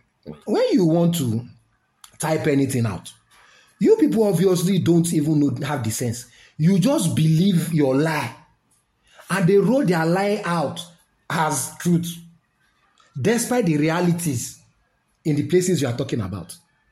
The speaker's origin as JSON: {"language": "English", "country": "Nigeria", "said": "So as a Nigerian that I am, as an African exactly, everybody must work with their consciousness, their sense."}